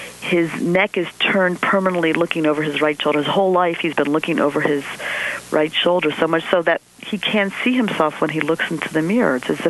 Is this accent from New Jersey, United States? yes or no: yes; New Jersey, United States; I'm from New Jersey